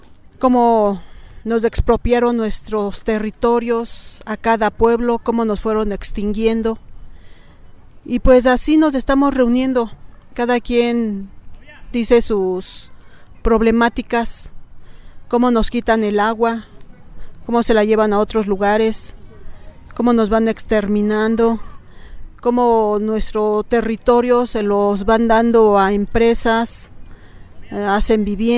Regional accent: Los Reyes Culhuacán, Mexico City, Mexico; Soy del pueblo de Los Reyes, Culhuacán.

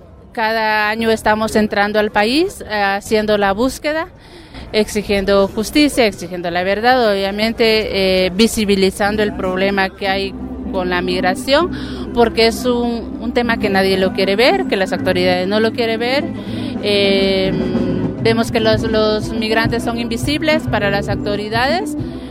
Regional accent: Honduras; Soy de nacionalidad hondureña

